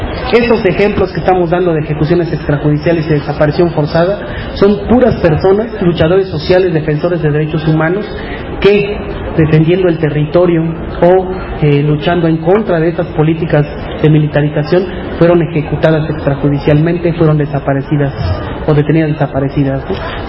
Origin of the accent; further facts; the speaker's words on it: Mexico; Tenemos afortunadamente como buenos mexicanos al hombre más millonario del mundo, ¿no?